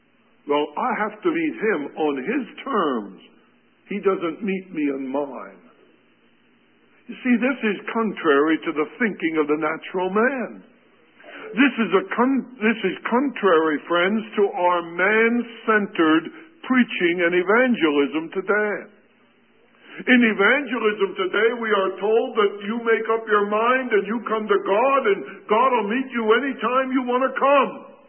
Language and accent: English; United States; I'm an American. You're an American.